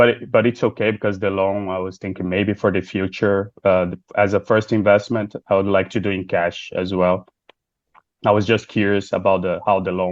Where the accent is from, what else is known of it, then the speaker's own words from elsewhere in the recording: Brazil; English is a second language; also born or lived in Japan; now in Qatar; But my income is from Qatar. But I'm from Brazil originally. We are just in Qatar for work.